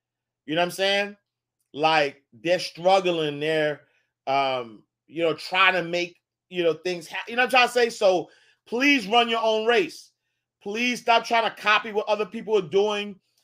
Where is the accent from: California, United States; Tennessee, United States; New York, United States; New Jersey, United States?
New York, United States; Harlem; When I grew up in Harlem, like I was outside.